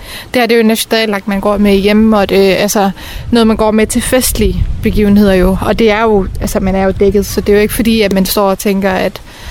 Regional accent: Afghanistan; now in Denmark; Afghanistan, det er jo mit hjemland. Det er der, jeg kommer fra.

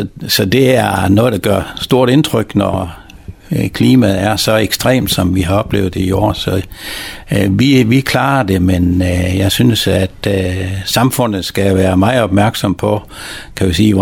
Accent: North Denmark Region, Denmark; accent: Vendelbo; Men jeg er tosproget på det område. Derhjemme, der taler vi i vendelbo, men lige snart vi er udenfor, så taler vi såkaldt frederikshavnsk.

